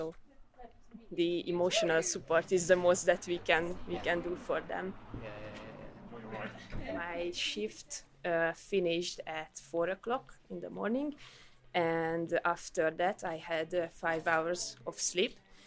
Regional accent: Hungary; I am from Hungary

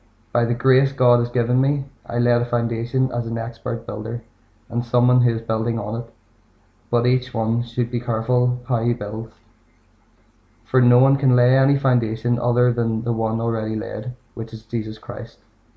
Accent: Belfast, Northern Ireland, United Kingdom; I'm from West Belfast, and I'll be reading from 1 Corinthians chapter 3.

